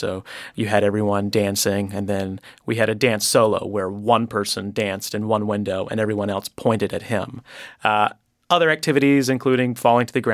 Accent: New York, United States; And I'm as guilty as any New Yorker of that.

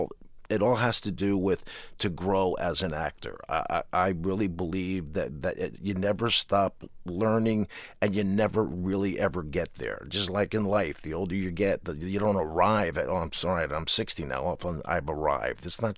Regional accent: New Jersey, United States; I'm a jock from New Jersey.

